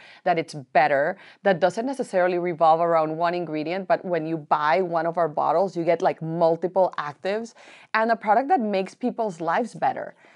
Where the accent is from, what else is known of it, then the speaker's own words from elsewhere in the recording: Colombia; However, I am from Colombia and Latin women have like a very, a lot of appreciation for their beauty rituals.